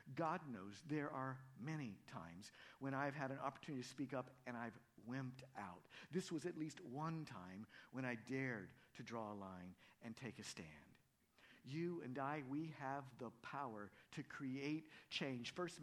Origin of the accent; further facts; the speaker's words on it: United States; and I'm an American too